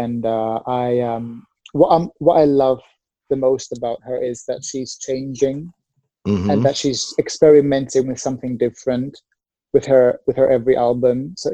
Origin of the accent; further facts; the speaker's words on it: Athens, Attica, Greece; And I've been born and raised in Athens, so